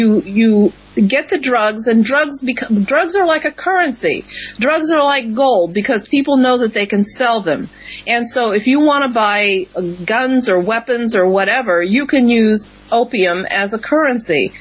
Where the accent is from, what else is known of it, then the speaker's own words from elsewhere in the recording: Midwest, United States; Now, I'm originally from the Midwest, so I was very aware of the. And I grew up around steel mills and of course, Akron, the rubber plant.